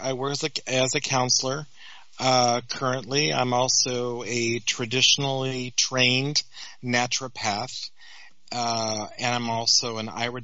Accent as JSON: {"language": "English", "region": "Colorado", "country": "United States", "tie": "born or raised there", "said": "I had posted information about this town that I grew up in outside of Denver in Colorado."}